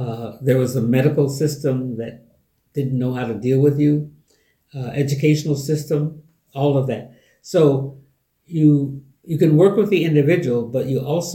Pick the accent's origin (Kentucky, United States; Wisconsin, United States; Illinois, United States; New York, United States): New York, United States; Witherby; Looking at upstate New York, where most of those prisons were built, from in my hometown area, as a matter of fact, they built one of those prisons right across the street from my home in Witherby.